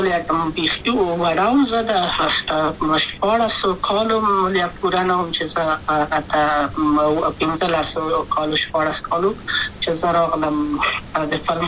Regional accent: Kabul, Afghanistan; also born or lived in Wardak; زه خو اصلا د وردګو ولایت یم د پلار مې د وردګو ولایت ته خلک هم چې د کابل په تخت پل سیمه کې یم او لویا شویم کابل

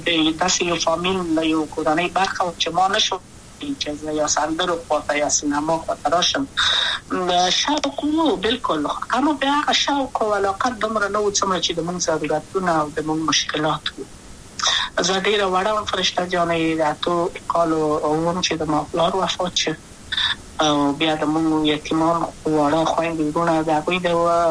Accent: Kabul, Afghanistan; also born or lived in Wardak; زه خو اصلا د وردګو ولایت یم، د پلار می د وردګو ولایت ته خلګنسم چې دلې د کابل په تختپل سیمه کې یم، او لویا شویم کابل که یم

